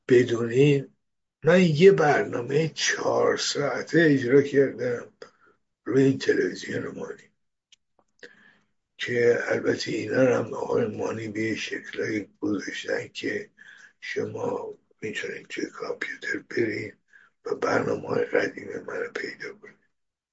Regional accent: Iran; born there; توی ایران به دنیا آمدم مسلمان بودم

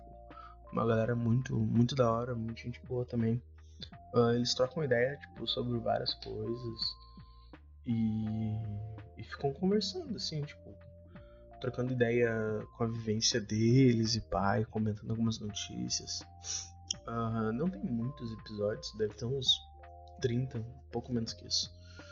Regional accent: South Region, Brazil; Pra quem não sabe, eu sou do Sul.

